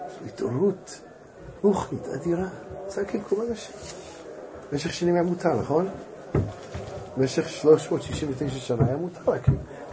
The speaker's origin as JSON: {"language": "Hebrew", "town": "Petah Tikva", "region": "Central District", "country": "Israel", "tie": "born or raised there", "said": "בכנסת המרכזי של פתח תקווה. זה מכנסת גדול. גדלתי שם פשוט."}